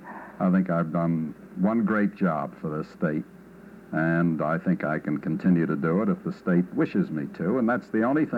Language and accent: English; New York, United States; After all, I come from Orchard Street, and Christie Street is only two blocks away. And that was a big Italian neighborhood in my part of the town.